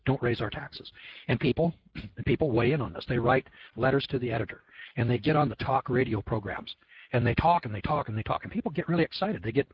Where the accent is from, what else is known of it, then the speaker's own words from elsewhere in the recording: California, United States; now in Idaho, United States; You know, I'm from California, what do I know about Idaho politics?